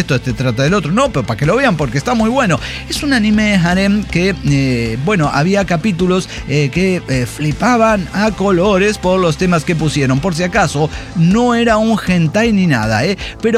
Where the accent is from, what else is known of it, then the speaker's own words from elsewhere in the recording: Rosarito, Baja California, Mexico; Yo crecí en Rosarito, Baja California, donde no hubo cine hasta el 2010.